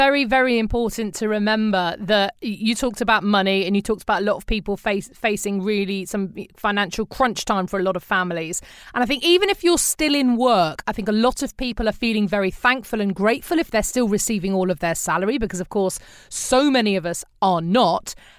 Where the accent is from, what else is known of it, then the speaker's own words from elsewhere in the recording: United States; Watching as I am from the States